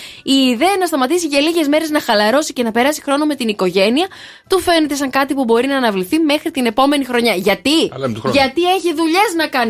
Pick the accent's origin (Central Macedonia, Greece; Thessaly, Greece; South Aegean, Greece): Central Macedonia, Greece; Thessaloniki; Εγώ είμαι Θεσσαλονικιά.